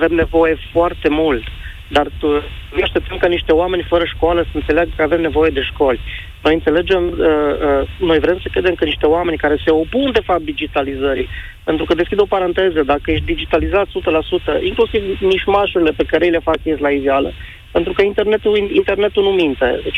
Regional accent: Arad, Arad County, Romania; Eu sunt din Arad, sunt vecin cu el.

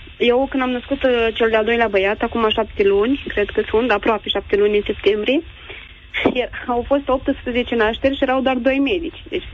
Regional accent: Botoșani, Botoșani County, Romania; sunt și din Botoșani

